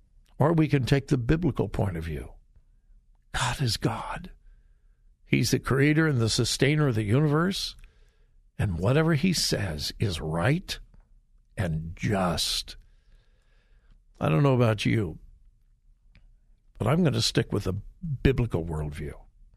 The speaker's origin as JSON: {"language": "English", "region": "California", "country": "United States", "tie": "born or raised there", "said": "All right, California, my home state, is up to the weird and wacky again"}